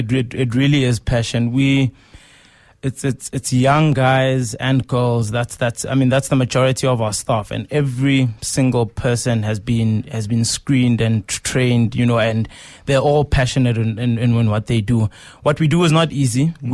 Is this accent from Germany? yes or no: no; Pretoria, Gauteng, South Africa; born and bred in Mamelodi in Pretoria.